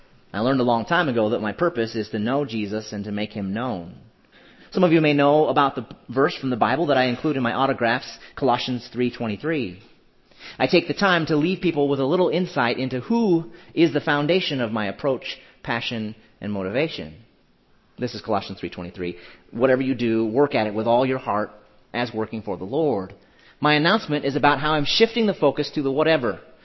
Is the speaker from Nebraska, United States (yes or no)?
yes; Nebraska, United States; One, I grew up in Nebraska, and our state university is epically bad, historically bad at basketball.